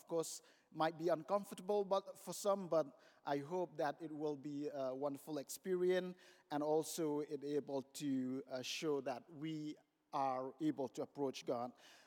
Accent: India; the tradition where I grew up in India and the church where I grew up in India.

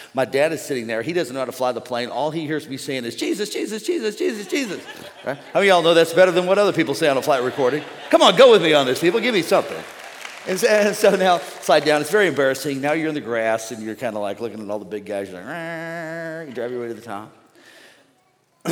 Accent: Missouri, United States; I went to homeschool and I'm from Missouri.

